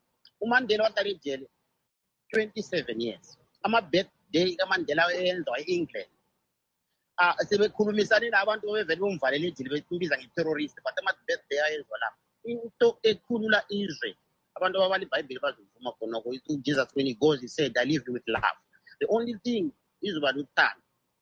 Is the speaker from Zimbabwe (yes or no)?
yes; Zimbabwe; Imagine like me, I come from Zimbabwe, I'm in Talanga